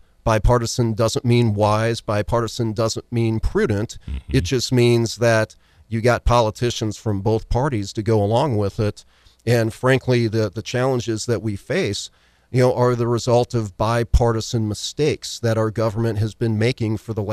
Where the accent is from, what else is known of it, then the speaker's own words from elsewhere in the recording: United States; You know, I grew up in Monroe County. My parents were school teachers.